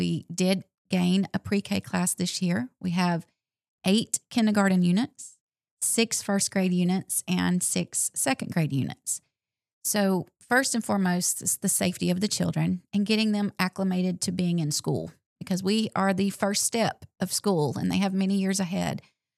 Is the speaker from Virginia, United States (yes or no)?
no; Sylacauga, Alabama, United States; I'm from Sylacauga. I'm a graduate of Sylacauga High School. Came through the school system, so this community has always meant a lot to me, and this is where I wanted to teach.